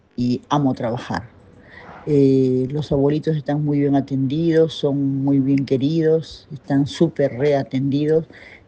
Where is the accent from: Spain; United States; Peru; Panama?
Peru; now in Argentina; Yo soy peruana, hace 35 años que vine del Perú y la verdad